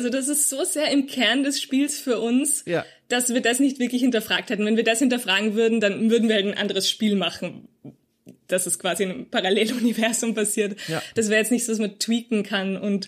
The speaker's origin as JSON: {"language": "German", "region": "Salzburg", "country": "Austria", "said": "also ich komme ursprünglich aus Salzburg"}